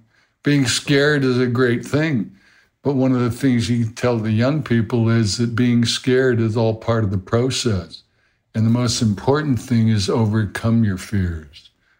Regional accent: Hawaii, United States; born or raised there

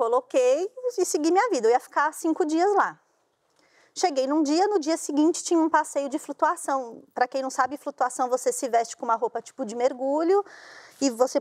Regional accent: São Paulo, Brazil; eu sou de São Paulo, né?

